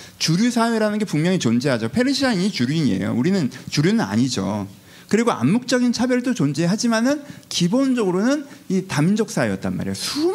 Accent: Seoul, South Korea; 내 고향이 아니라 제 고향은 서울이에요. 근데 원적은 전라도거든요. 부모님이 다 전라도 분이어서.

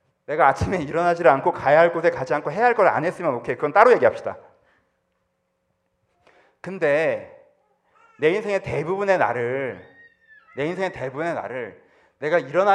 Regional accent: South Korea; 제가 보기에 한국 사람들은 저를 포함해서 한국 사람들은요 학교를 잘못 다녔어.

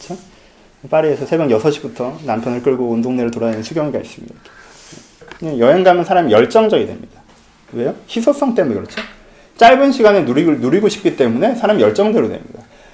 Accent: South Korea; moved away; 나는 한국 사람으로서, 한국 문화로서, 한국 가치로서 갖고 있는 기준이 있는데

